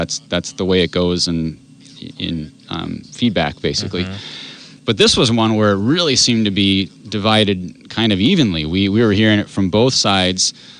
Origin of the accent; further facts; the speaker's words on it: Wausau, Wisconsin, United States; Well, I'm from the area. I'm from Wausau, so it's important to me.